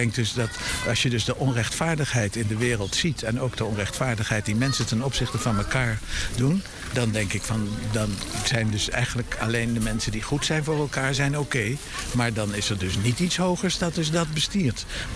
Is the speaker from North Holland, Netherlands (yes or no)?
yes; Amsterdam, North Holland, Netherlands; Ik heb wel eigenlijk vlak daarna zijn we in Amsterdam gekomen wonen. En met een kleine onderbreking heb ik altijd in Amsterdam gewoond. Ik voel me wel Amsterdammer.